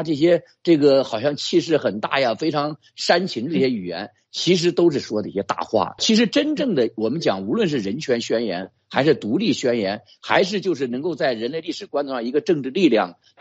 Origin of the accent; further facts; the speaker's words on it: China; 我们中国人有句话叫智大才疏